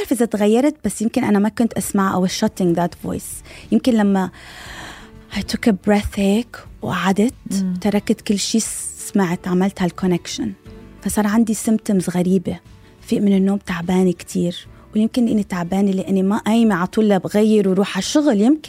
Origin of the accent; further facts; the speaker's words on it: Palestine; وكوني كمان فلسطينية إنه إحنا ما عنا بلد